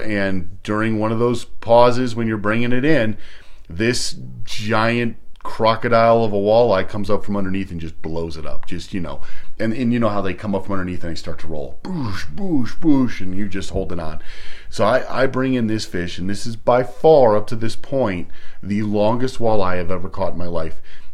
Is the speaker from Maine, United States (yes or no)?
no; Pueblo, Colorado, United States; The reservoir I grew up on in Pueblo, Colorado, actually has the Arkansas River flowing into it.